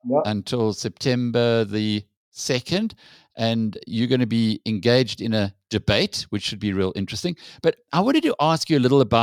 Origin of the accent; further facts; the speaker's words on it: Newcastle, KwaZulu-Natal, South Africa; I grew up in Newcastle in KwaZulu-Natal, northern KwaZulu-Natal, and our closest town was a place in the Free State called Meermal.